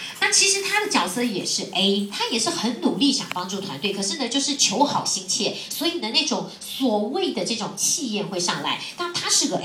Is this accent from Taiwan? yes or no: yes; Taiwan; 我们台湾人常讲就不舒服